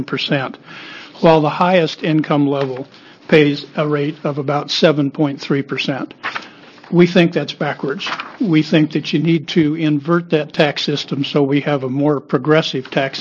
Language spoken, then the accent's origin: English; Portland, Oregon, United States; I'm from Portland, Oregon, and I'm also here with Tax Fairness Oregon.